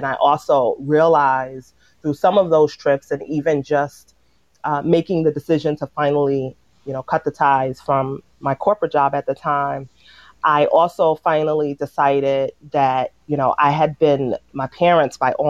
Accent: Brooklyn, New York, United States; So I always say Brooklyn, New York raised me.

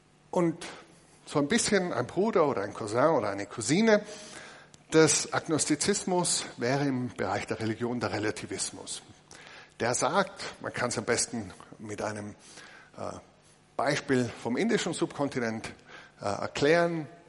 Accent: Austria; Ich habe noch keine wahlwerbende Partei gesehen, zumindest bei uns in Österreich, die sich hinstellt und sagt, wir wollen Böses für Deutschland.

